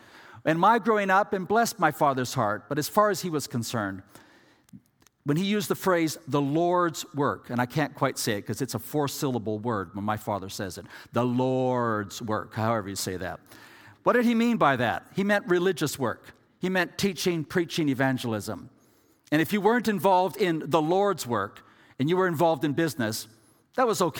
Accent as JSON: {"language": "English", "country": "Ecuador", "tie": "born or raised there", "said": "I grew up in Ecuador in South America. My parents, as I said, were missionaries there."}